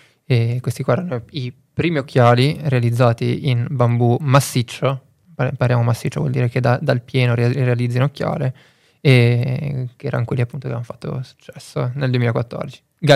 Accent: Lugano, Ticino, Switzerland; io sono di Lugano, ho studiato presso l'Università della Svizzera Italiana, ho fatto sia il bachelor che il master in economia e management

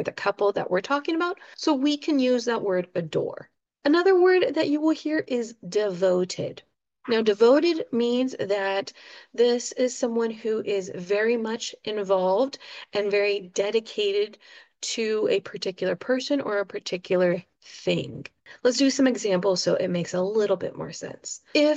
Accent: California, United States; Of course, I'm from the United States. I'm from Southern California, and that is my particular context for this word.

